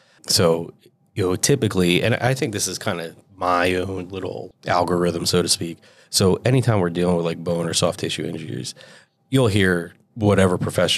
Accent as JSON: {"language": "English", "region": "Pennsylvania", "country": "United States", "tie": "born or raised there", "said": "I grew up in Bucks County, so I'm just on the other side of the turnpike here. My parents were fresh off the boat from Trinidad."}